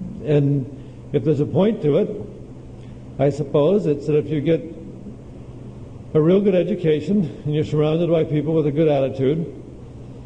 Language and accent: English; Hawthorne, California, United States; I grew up in Hawthorne over here, near the LA airport